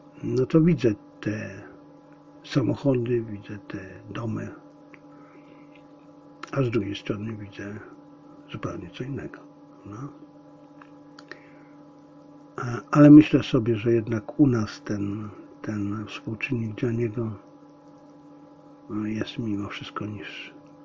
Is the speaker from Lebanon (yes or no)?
no; China; Ale ja będę mówił, ponieważ ja jestem Chińczykiem. To jest mój kraj. Mój kraj. Mój ukochany kraj.